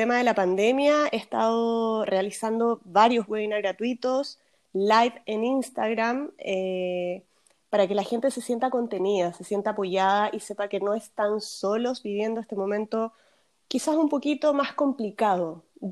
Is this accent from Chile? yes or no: yes; Chile; Soy chilena, como les acabo de decir, tengo 28 años